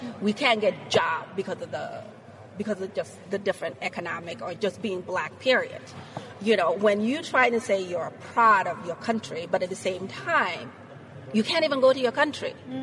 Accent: South Sudan; English is a second language; now in Fargo, United States; it's very hard for me to say I'm a South Sudanese.

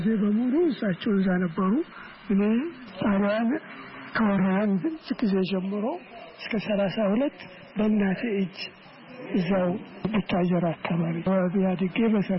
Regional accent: Dobi, Central Ethiopia, Ethiopia; የተወለድኩት በጉራጌ አገር ኩታጀራ አጠገብ ዶቢ ቀበሌ የሚባል በ1924 ዓ.ም ነው። እሺ። አባቴም ዘመቻ ስለሄዱ ወዲያው በእናቴ እጅ ነው ያደግኩት።

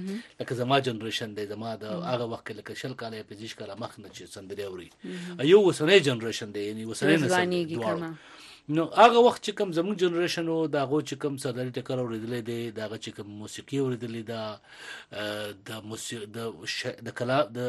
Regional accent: Afghanistan; موږ افغانان یو یا افغان یم افغانې یم نوی افغان یم

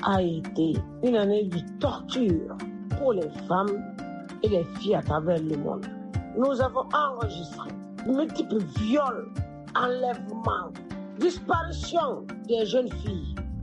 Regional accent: Guinea; Je m'adresserai en tant que Guinéenne au gouvernement guinéen

